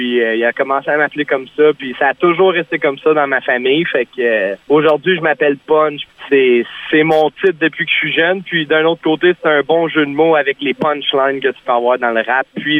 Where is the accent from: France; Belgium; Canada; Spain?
Canada; La Pêche, Quebec; Moi, je viens de Gatineau, originaire de La Pêche, puis j'ai tout le temps resté dans le coin de l'Outaouais, puis c'est pas mal ça.